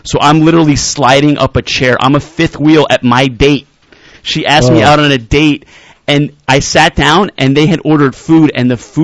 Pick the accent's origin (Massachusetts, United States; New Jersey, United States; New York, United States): New Jersey, United States; New Jersey.